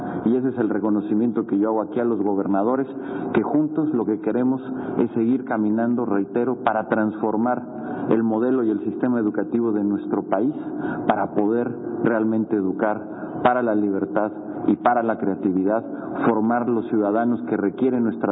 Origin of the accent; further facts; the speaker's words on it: Mexico; La única certidumbre es lo que podamos hacer nosotros como mexicanos